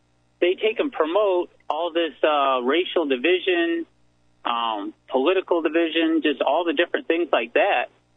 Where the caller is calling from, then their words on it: Illinois, United States; I'm from the People's Republic of Illinois.